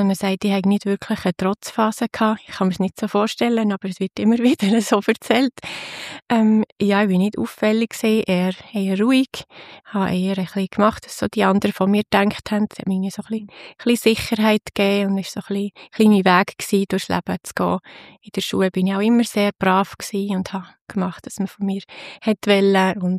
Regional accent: Basel, Basel-Stadt, Switzerland; Ich bin in Basel aufgewachsen, zusammen mit der jüngeren Schwester, 2 Jahre jüngeren Schwester. Wir sind dort in eine EMK-Gemeinde gegangen.

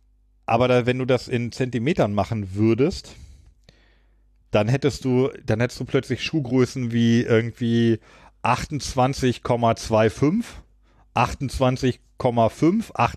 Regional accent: Großburgwedel, Lower Saxony, Germany; Meinem Heimatdorf Großburg-Wedel.

